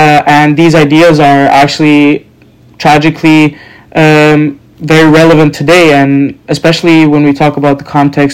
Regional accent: Serbia; also born or lived in Norway; I'm originally from Serbia and Norway, so I've always kind of had a mix of perspectives

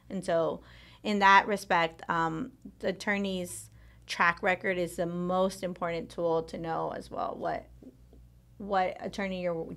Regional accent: Mexico; We're from Mexico.

